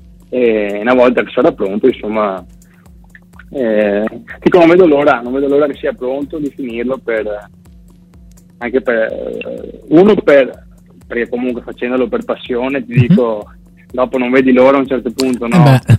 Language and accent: Italian; Santa Maria di Sala, Veneto, Italy; Ho fatto la prima serata un mesetto e mezzo fa nel mio paese, sono di Santa Maria di Sala, provincia di Venezia